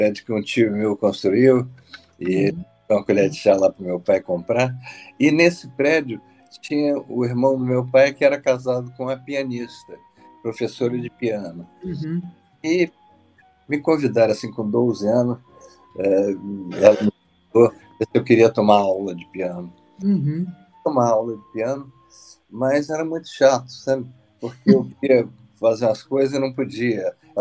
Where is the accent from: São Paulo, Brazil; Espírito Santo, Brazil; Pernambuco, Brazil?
Espírito Santo, Brazil; Eu sou do Espírito Santo, como você falou, e eu passava as férias lá todos os anos.